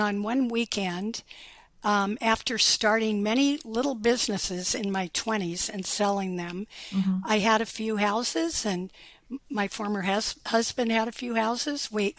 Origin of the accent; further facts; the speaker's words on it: Olympia, Washington, United States; I grew up in Olympia on this side. So I consider myself one of those rare birds that not only has lived on both sides of the Cascades